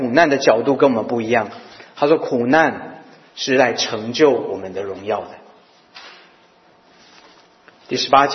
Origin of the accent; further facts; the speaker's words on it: Taiwan; now in Canada; 我自己从台湾移民到加拿大，2007年我蒙召做全职传道。